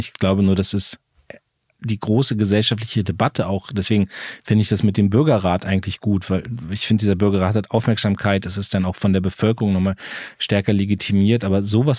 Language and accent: German; Lower Saxony, Germany; ich komme aus der Lüneburger Heide